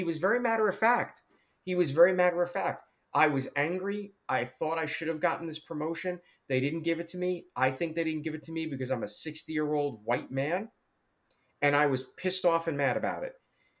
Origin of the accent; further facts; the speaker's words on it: New York, United States; to be frank, as a New Yorker, I didn't do it to be an asshole.